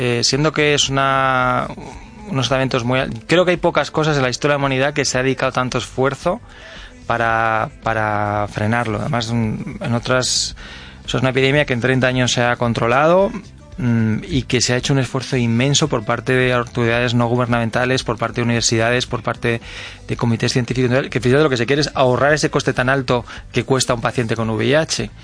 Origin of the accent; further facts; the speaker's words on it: Community of Madrid, Spain; O sea, yo soy de la Comunidad de Madrid